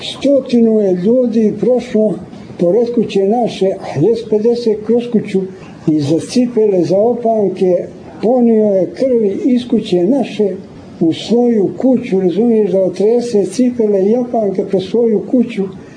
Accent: Montenegro; mi smo Crnogorci, e, jes, Crnogorci

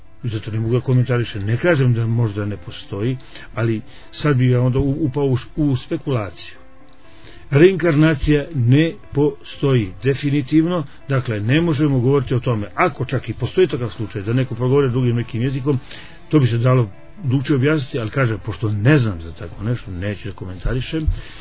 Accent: Montenegro; Ja sam Srbin, ali sam uvijek, ja nisam Srbijanac, ja nisam Bosanac, ja nisam Hercegovac, ja sam Crnogorac.

